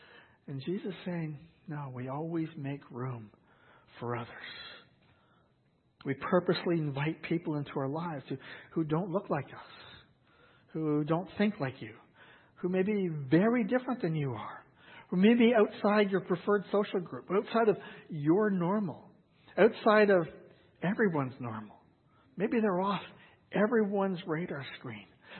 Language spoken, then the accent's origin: English; Canada; because we're both from Canada